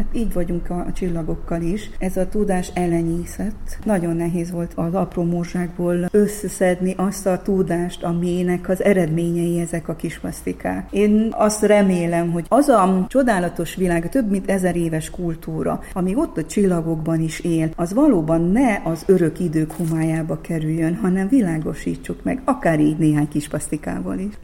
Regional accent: Hungary; Legyünk büszkék arra, hogy magyarnak születtünk

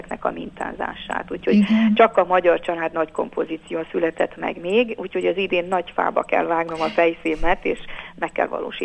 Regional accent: Transylvania, Romania; now in Budapest, Hungary; hiszen én magam székely vagyok, erdélyi, és úgy gondoltam, hogy ő megidézheti az én szülőföldemet, Erdélyt.

